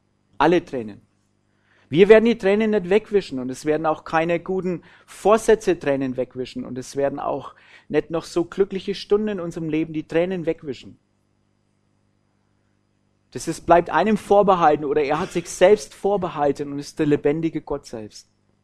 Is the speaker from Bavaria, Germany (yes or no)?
yes; Bavaria, Germany; accent: Franconian; Wir kommen ursprünglich nicht aus Deutschland, sondern aus Oberfranken. Für diejenigen, die sagen, oh, der schwätzt aber auch kein Deutsch, gell? So, also wir sprechen tatsächlich nicht Deutsch, wir sprechen Fränkisch.